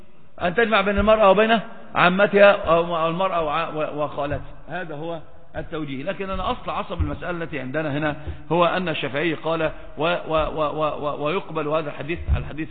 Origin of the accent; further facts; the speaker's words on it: Egypt; أصلا عندنا في مصر برضو نفس الحكاية